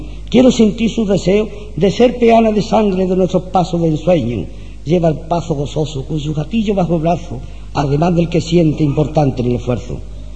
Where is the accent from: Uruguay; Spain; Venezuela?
Spain; Alcalá de Guadaíra, Andalusia; plaza centenaria de mi pueblo, la que pisaron en este día nuestros abuelos, nuestros antepasados alcalareños.